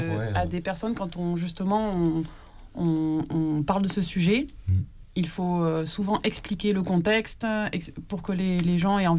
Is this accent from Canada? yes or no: no; Toulouse, Occitanie, France; Moi, je suis toulousaine